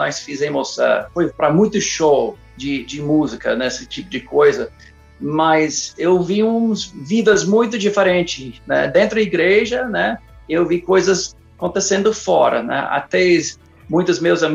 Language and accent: Portuguese; St. Louis, Missouri, United States; Eu fui criado nos Estados Unidos, perto da cidade grande, o St. Louis, né? O estado é Missouri, bem no centro dos Estados Unidos, né? E eu estava criado na igreja presbiteriana.